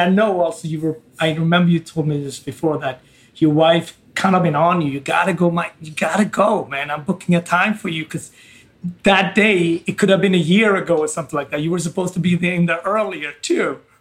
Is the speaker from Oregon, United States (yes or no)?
no; New York, United States; And it's still something as a New Yorker, you know, that, you know, once you enter the Wall Street area, which is really where the towers are, you cannot not think about it.